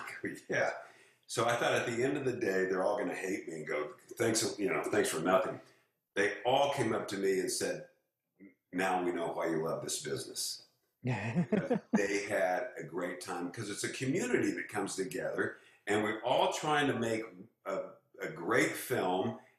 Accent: Missouri, United States; I did a movie in Kansas City, and I'm from Missouri

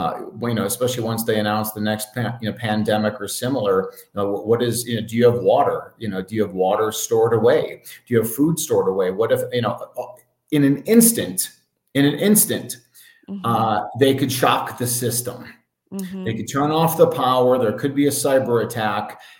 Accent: Chicago, Illinois, United States; my hometown of Chicago

